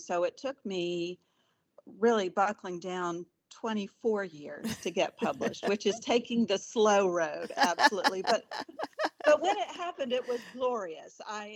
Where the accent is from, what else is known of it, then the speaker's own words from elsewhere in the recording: Virginia, United States; now in Tennessee, United States; even though we're originally from Virginia, we're Tennesseans.